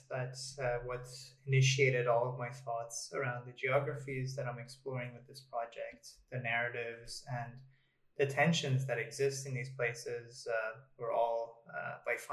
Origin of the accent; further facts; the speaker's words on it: Tehran, Tehran Province, Iran; growing up in Tehran